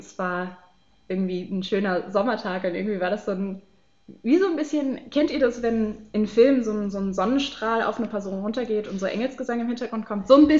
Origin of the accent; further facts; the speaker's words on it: Baden-Württemberg, Germany; ich komme aus Baden-Württemberg, da sollte ich dann Kernfächer wählen. Wir haben in Baden-Württemberg einige Vorgaben